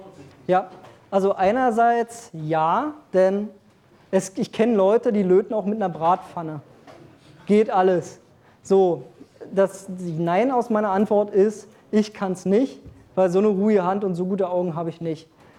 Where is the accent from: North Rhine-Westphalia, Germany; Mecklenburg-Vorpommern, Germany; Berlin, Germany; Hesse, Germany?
Berlin, Germany; Ist mir eh alles egal, ich bin Berliner.